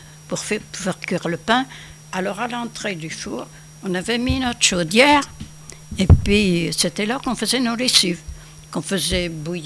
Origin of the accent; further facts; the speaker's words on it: Mormaison, Pays de la Loire, France; born there; je suis née à Mormaison. Je suis venue là en me mariant, je suis venue là en 26.